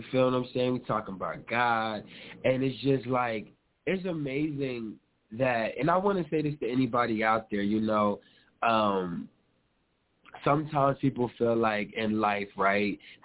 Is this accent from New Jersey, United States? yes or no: yes; New Jersey, United States; And he's from Indiana. I'm from Jersey.